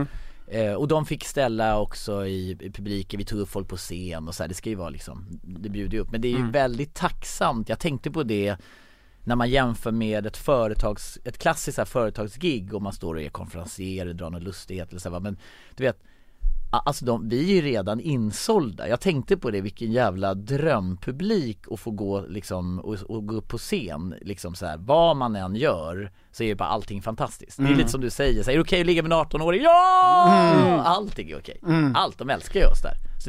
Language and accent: Swedish; Blekinge, Sweden; när jag bodde hemma i Karlsson i Blekinge.